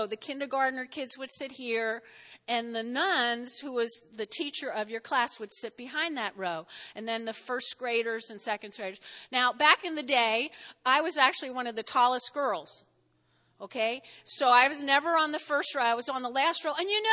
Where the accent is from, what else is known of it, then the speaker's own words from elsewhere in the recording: New Jersey, United States; now I grew up in North Jersey, and we would go to Jones Beach, which is actually on the New York side